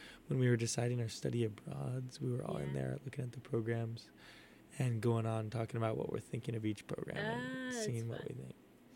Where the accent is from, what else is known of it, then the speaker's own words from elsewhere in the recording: California, United States; I've never lived near Boston. I grew up in California. Lived there my whole life. And I go to school out in Minnesota